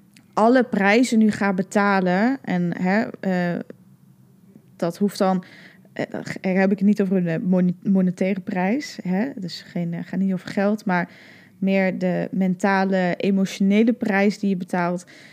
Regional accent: Limburg, Netherlands; also born or lived in Ireland / Germany / Estonia; In Limburg, hè, ik kom uit Limburg. Limburg is het ook niet voor me. Ik heb in Ierland gestudeerd. Ik heb in Duitsland gewoond.

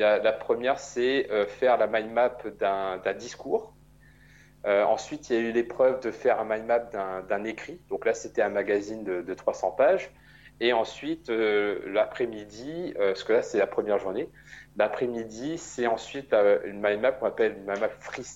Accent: Plaine-des-Palmistes, Réunion, France; moved away as an adult; je viens de l'île de la Réunion. J'ai grandi à la plaine des Palmistes, qui est la plus petite commune de l'île de la Réunion. Mais ma famille est originaire de la ville du Tampon, qui est une commune du sud de la Réunion. Et j'ai passé ma vie jusqu'à l'âge de 20 ans.

